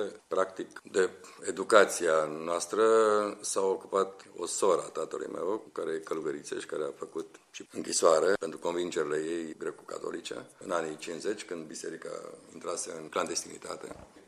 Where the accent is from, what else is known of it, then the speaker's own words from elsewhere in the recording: Bucharest, Romania; Și am copilărit aici în București printre ei